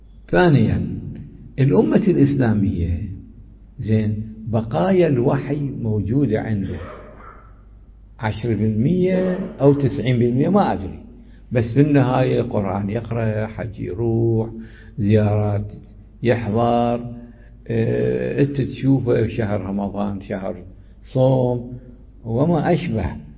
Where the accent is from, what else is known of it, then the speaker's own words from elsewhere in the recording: Iraq; حدث عندنا في العراق